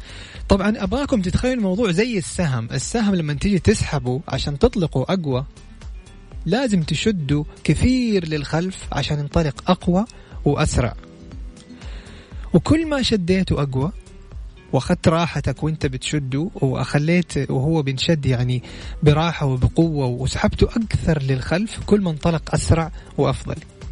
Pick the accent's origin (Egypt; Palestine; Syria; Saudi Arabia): Saudi Arabia; راح نفتخر فيه كلنا كسعوديين وكعرب وكخليجيين وكمسلمين